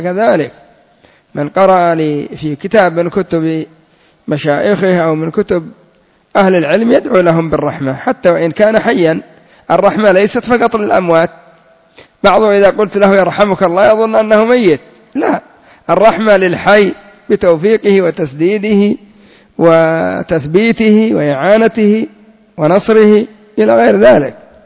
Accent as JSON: {"language": "Arabic", "country": "Yemen", "said": "تسمى عندنا في اليمن الكلبان"}